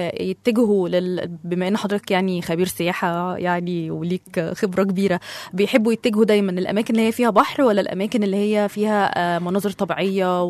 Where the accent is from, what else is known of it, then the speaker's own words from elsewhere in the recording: Egypt; أنت شايف الترويج عندنا في مصر كويس ولا واقع ولا؟